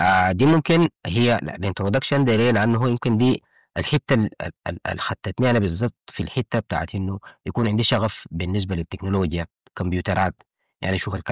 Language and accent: Arabic; Omdurman, Khartoum, Sudan; born there; also born or lived in UAE / France; الباك جراوند بتاعي في هندسه الاتصالات، من مواليد ام درمان، ويعني عشت معظم حياتي في الامارات